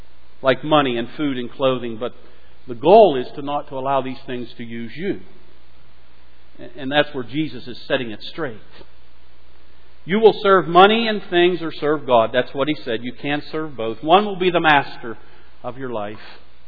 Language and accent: English; Pennsylvania, United States; growing up in Western Pennsylvania, I grew up with it and I own it.